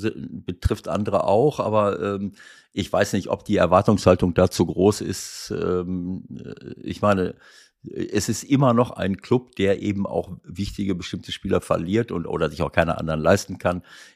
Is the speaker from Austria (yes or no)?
no; Italy; accent: Italian; German is a second language; wenn ich schon versuche, eine Sprache zu sprechen, dann könnte ich ja versuchen, so ein bisschen meinen italienischen Akzent beiseite zu lassen.